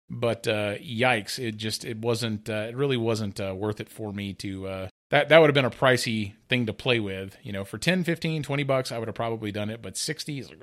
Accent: Mississippi, United States; years ago when I was born and raised in Mississippi as well.

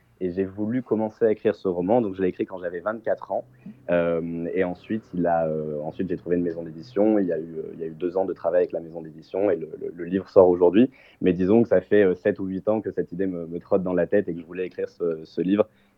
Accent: Auvergne-Rhône-Alpes, France; J'ai grandi dans la Drôme, comme Pierre, donc, qui est originaire du Sud-Est. J'ai fait mes études à Paris, comme Valentin.

